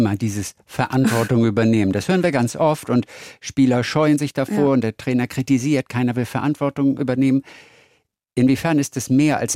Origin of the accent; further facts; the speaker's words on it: Northern Germany, Germany; Ich komme ja aus Norddeutschland sonst.